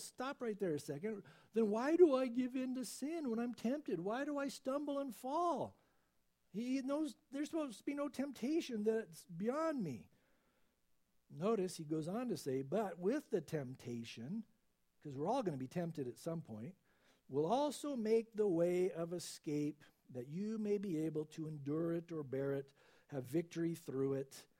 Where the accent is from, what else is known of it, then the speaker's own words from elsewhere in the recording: San Diego, California, United States; you know, I think back when I was in school, you know, growing up in San Diego, I like to play at the beach, and I like to play at, you know, play baseball.